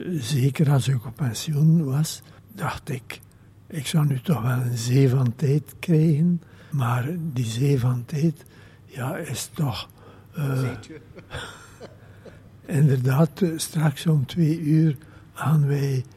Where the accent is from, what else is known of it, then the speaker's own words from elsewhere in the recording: Sint-Andries, West Flanders, Belgium; ik ben afkomstig van Sint-Andriesbrugge. En dat is heel dicht bij waar die 2 paters wonen.